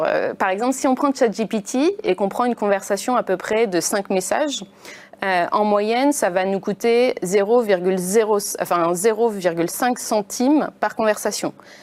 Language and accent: French; France; Alors en tant que Français, on est un peu malchanceux.